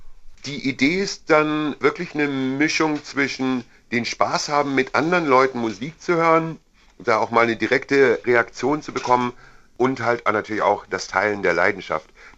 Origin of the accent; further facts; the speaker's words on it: Staufen im Breisgau, Baden-Württemberg, Germany; ich komme so ein bisschen aus der Provinz. Ich bin in Staufen in Breisgau aufgewachsen.